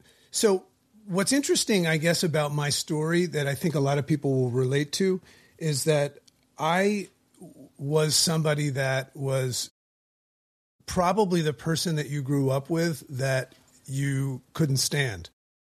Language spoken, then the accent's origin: English; East Coast, United States; We're from the East Coast, and we're freezing our butts off right now.